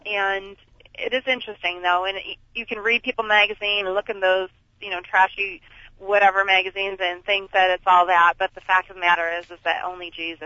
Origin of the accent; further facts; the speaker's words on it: Attica, New York, United States; I'm from Western New York. I'm from a little town called Attica, and most people only know about the place where I grew up because there's a huge maximum security prison there.